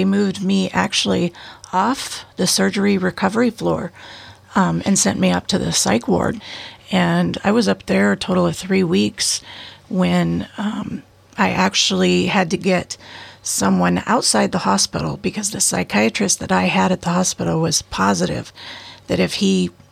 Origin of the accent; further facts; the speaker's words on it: Port Angeles, Washington, United States; I was born and raised in Port Angeles.